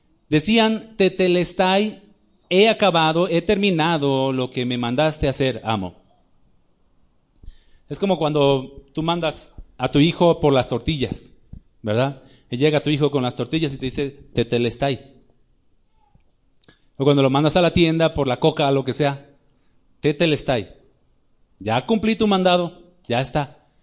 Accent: Mexico; sí soy mexicano y sí amo a mi patria y amo a mi gente

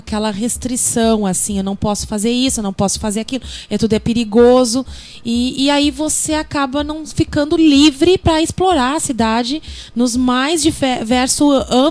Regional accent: Rio Grande do Sul, Brazil; now in São Paulo, Brazil; Bom, eu sou gaúcha, né? Vim do interior do Rio Grande do Sul e estou em São Paulo há 6 anos.

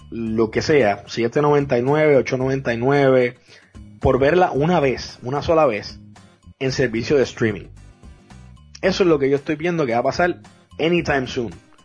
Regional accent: Puerto Rico; now in Dallas, United States; Cuando yo vine acá, que vengo con la idiosincrasia de Puerto Rico, que en Puerto Rico usted o va al cine o va a la playa, no hay mucho más nada que hacer.

